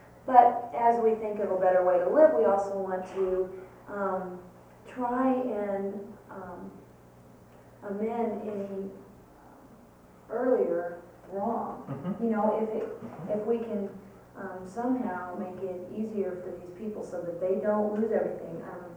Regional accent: Iowa, United States; I'm from Iowa, and you know, the farms they're getting out of.

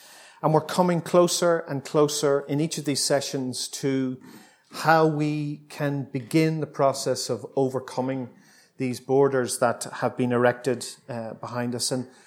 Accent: Bangor, Northern Ireland, United Kingdom; this artist comes from my hometown, my wee hometown of Bangor in County Down.

